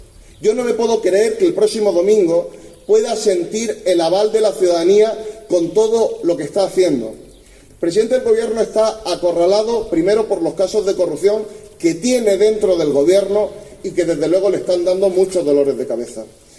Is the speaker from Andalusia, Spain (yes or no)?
yes; Andalusia, Spain; Nosotros somos profundamente almerienses, pero sobre todo somos profundamente españoles.